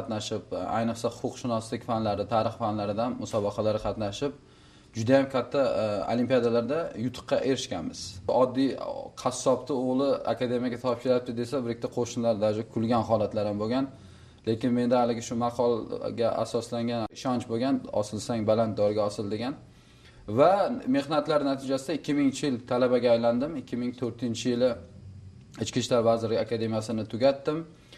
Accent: Bulungur, Samarqand Region, Uzbekistan; Asli samarqandlikman, Bulung'ur tumanidan. Oddiy ishchi oilasida tug'ilganman. Oddiy ishchi oilasida katta bo'lganman.

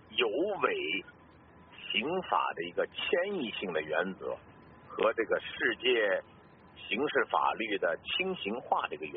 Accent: Beijing, China; 观众大家好啊，我是北京的

